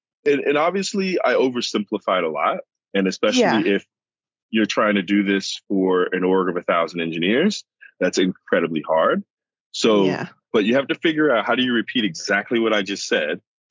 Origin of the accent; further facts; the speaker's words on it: United States; now in England; It sounds really silly, but as an American, this is a very novel thing, unless you live in New York City.